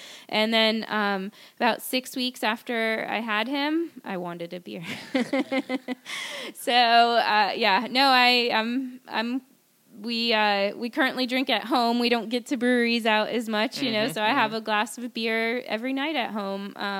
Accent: Pennsylvania, United States; Now I grew up in Pennsylvania, so a nice Yingling, cold Yingling

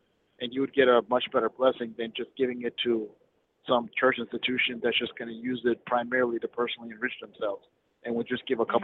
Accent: Minnesota, United States; I'm from Minnesota.

